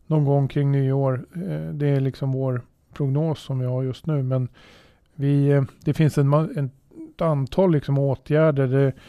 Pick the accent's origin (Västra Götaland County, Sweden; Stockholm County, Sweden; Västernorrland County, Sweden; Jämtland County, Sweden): Stockholm County, Sweden; Södertälje; om man är född och uppväxt i Södertälje då, och har det här uppdraget